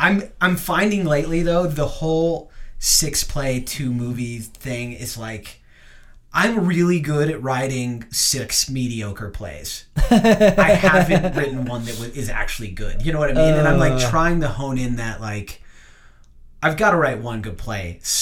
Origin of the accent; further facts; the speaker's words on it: Utah, United States; I'm from Utah. I went to Mountain View High School. I graduated from Utah Valley University with a BS in theater